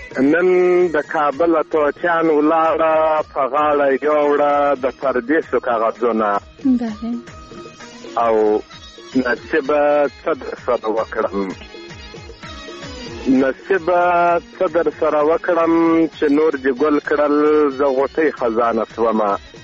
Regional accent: Arghandab, Kandahar, Afghanistan; من نه سو ما د کندهار ولایت درغنداب ولسوالۍ څخه مې

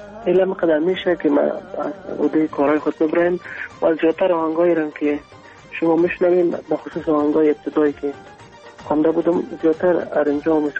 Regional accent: Kabul, Afghanistan; born there; در کابل متولد شدیم اما تمام افغانستان دوست دارم همیشه فکر میکنم از پنجشیر قندهار پکتیا لغمان از تمامش هستم

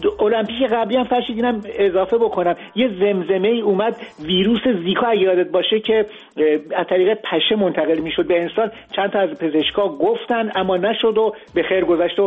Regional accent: Germany; also born or lived in London; از لندن اومدم آلمان تو شهر خودم.

